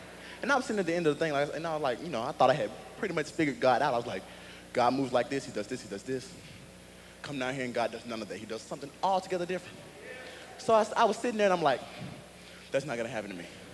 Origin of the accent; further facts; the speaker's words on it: Birmingham, Alabama, United States; I'm from Birmingham, Alabama.